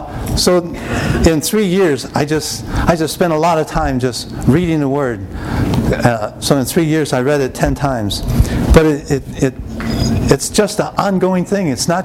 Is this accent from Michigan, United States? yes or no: yes; Ann Arbor, Michigan, United States; I'm from Ann Arbor, Michigan. I have two sons.